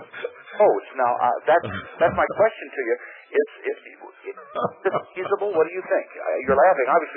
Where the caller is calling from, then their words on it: Detroit, Michigan, United States; I'm calling you from Detroit area here.